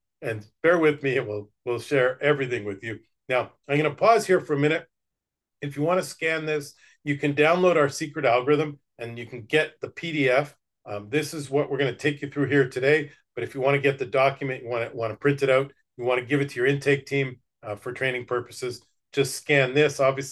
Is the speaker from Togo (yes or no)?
no; Winnipeg, Manitoba, Canada; now in Boca Raton, United States; I come from Winnipeg, Canada. We're proud to say it's one of the coldest places on Earth.